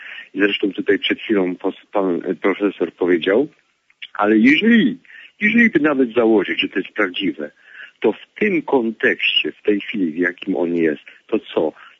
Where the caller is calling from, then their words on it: Silesian Voivodeship, Poland; Ja z Śląska.